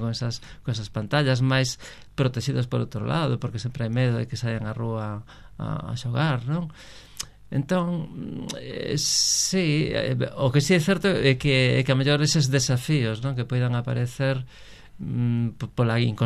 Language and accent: Galician; Galicia, Spain; o meu barrio natal e onde me criei en Canido